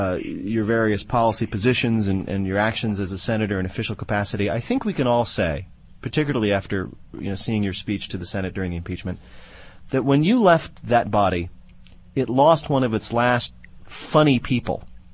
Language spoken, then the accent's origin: English; Chicago, Illinois, United States; as a Chicagoan